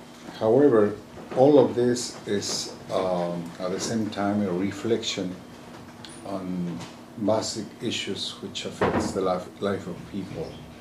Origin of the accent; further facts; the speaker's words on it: Quito, Pichincha, Ecuador; I'm from Ecuador, from the city of Quito